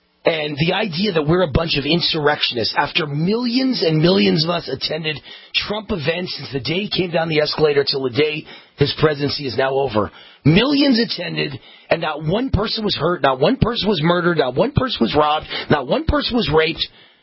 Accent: New York City, New York, United States; literally my hometown, the greatest city in the world, New York City is now a wasteland.

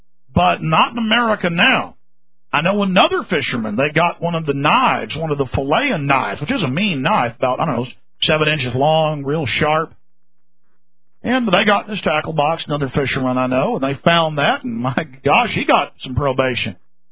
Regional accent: Florida, United States; So that's how pathetic my home state, my beloved, has become.

